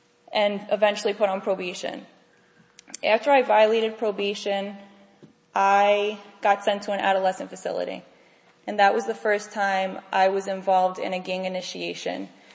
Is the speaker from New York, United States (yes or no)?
yes; New York, United States; I'm 29 and I'm from New York.